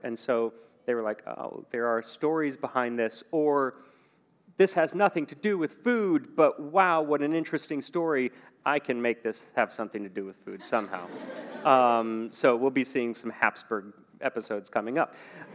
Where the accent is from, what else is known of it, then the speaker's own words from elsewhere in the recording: Arizona, United States; now in Boston, United States; Mexican, I mean, we eat Mexican food all the time growing up in Arizona. So... not very many Mexican food restaurants here in Boston, it turns out.